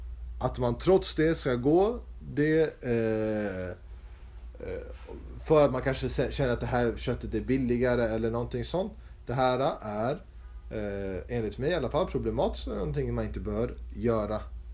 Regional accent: Stockholm, Stockholm County, Sweden; jag känner inte till så många andra städer utan jag kommer från Stockholm själv.

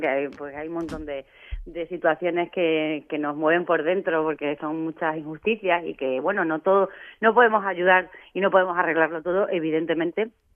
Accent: Valdencín, Extremadura, Spain; nosotras somos de Extremadura, de un pueblito que se llama Valdencín

